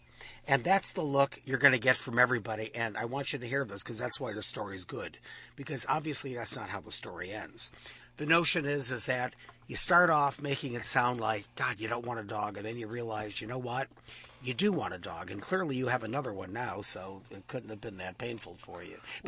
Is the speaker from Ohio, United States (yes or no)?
yes; Cleveland, Ohio, United States; You know, I'm from Cleveland, Ohio.